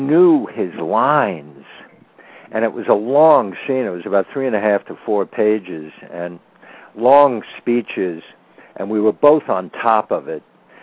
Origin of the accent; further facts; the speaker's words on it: New York, United States; He's from New York, and I'm from New York, and, you know.